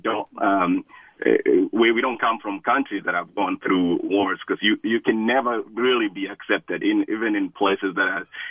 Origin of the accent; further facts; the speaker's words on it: Kenya; moved away as an adult; now in United States; I am from Kenya myself, and I came here 20 years ago to go to college, and ended up going to graduate school at Berkeley.